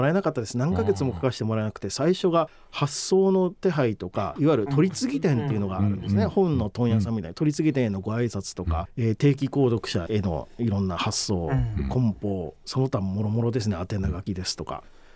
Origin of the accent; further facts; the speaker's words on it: Asahikawa, Hokkaido, Japan; まず僕の出身地が北海道の旭川というところで、いわゆる … さんが出身のところでして